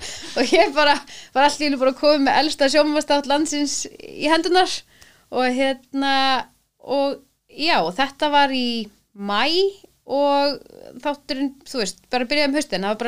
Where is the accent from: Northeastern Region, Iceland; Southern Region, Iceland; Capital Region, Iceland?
Northeastern Region, Iceland; Akureyri; ég náttúrulega bara fór heim til Akureyrar